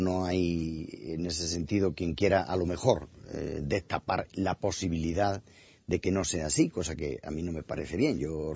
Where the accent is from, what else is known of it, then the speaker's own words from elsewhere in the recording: Seville, Andalusia, Spain; además era en Sevilla, cosa que ya de por sí me animaba más puesto que en mi tierra, e ir a mi tierra me anima a cualquier cosa